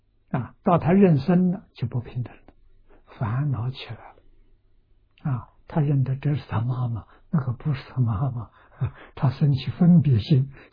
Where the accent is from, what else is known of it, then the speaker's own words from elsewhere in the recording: China; 我们中国人叫亲爱，最宝贵的了。